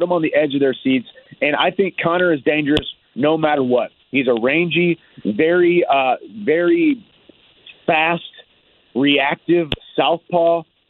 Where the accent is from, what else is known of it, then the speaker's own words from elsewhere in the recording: St. Louis, Missouri, United States; now in Nashville, United States; I'm from St. Louis, so I was always a St. Louis Rams fan, and then the same year that we lost the Rams to LA, I moved to Nashville, Tennessee.